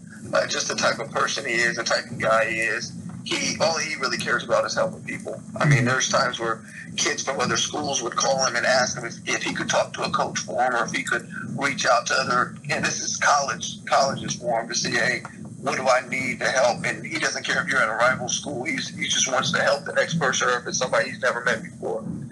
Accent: Springfield, United States; Okay, so I'm originally from Springfield, my family and I.

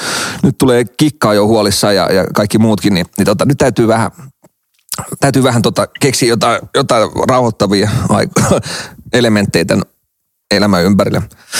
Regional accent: Helsinki, Uusimaa, Finland; mä oon malmilaisia lähtöisin ja pyörinyt pienen ikäni täällä.

